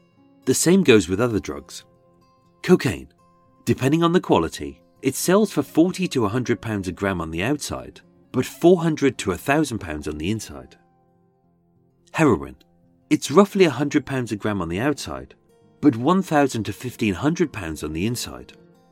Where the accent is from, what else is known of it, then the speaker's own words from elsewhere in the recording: Birmingham, West Midlands, United Kingdom; accent: Brummie; This week, even though William was an American, I shall perform this in my birth accent. As being a Brummie, I used to sound like Benny from Crossroads.